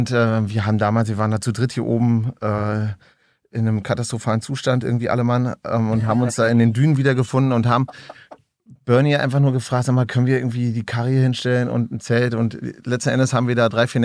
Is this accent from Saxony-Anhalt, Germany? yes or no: yes; Stendal, Saxony-Anhalt, Germany; also born or lived in Frankfurt (Oder); Also gebürtig Frankfurt-Oder, und dann bin ich relativ frühzeitig nach Sachsen-Anhalt verschleppt worden, ohne mein Zutun.